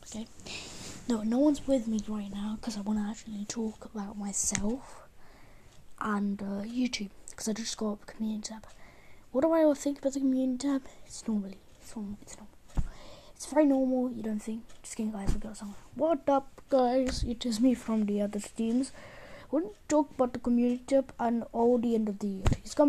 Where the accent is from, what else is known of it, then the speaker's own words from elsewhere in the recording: Bulgaria; Because I'm from Bulgaria. I'm actually from Bulgaria.